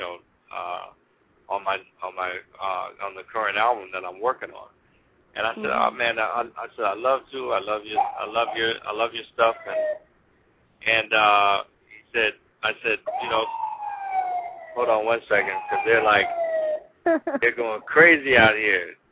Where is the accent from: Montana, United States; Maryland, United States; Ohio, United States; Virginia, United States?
Ohio, United States; That's my home state.